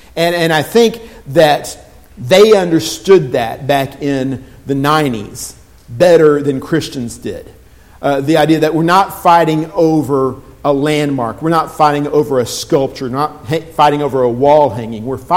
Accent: Texas, United States; She grew up in Alabama, they had school prayer. I grew up in Texas, we didn't.

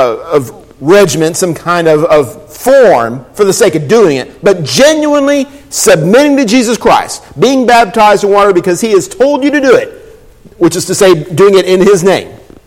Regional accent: Austin, Texas, United States; also born or lived in Oregon; now in Pensacola, United States; I'm from Austin, Texas, originally. Born in Oregon, so they tell me. Now living in the Pensacola, Florida area for 7+ years.

